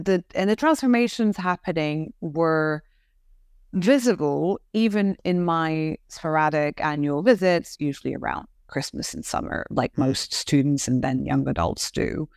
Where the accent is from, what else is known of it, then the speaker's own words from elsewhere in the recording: Portugal; when I was growing up in Portugal.